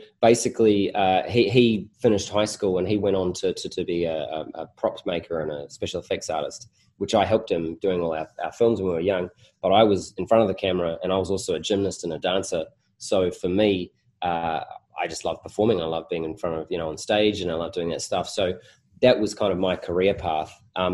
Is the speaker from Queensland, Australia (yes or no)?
no; Sydney, New South Wales, Australia; I grew up in Sydney, Australia, with my brother